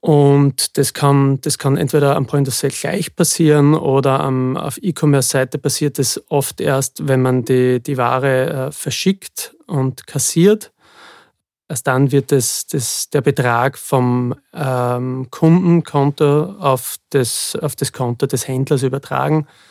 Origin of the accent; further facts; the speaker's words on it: Graz, Styria, Austria; Ich komme aus Graz